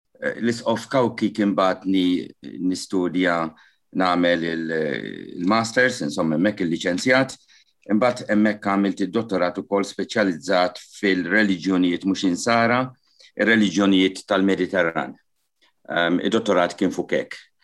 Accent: Gozo, Malta; La darba aħna ħroġ minn Għawdex, m'iniex ħammur Malta

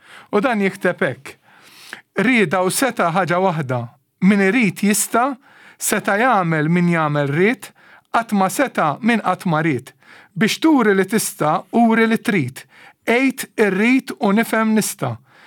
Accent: Santa Lucia, South Eastern Region, Malta; Jien minn Santa Lucia, imma missieri mill-Birgu u għammi minn Ħalluqa

